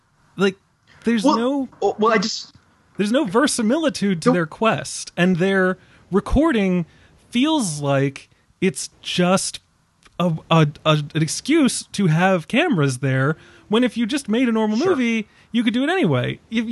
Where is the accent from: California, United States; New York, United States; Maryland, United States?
Maryland, United States; So I am from Maryland.